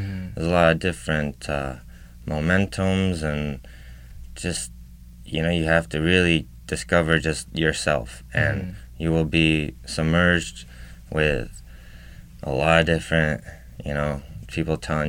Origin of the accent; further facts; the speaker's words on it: New York, United States; My mother and my sister live in Pittsburgh, but I'm actually from the Finger Lakes region of New York.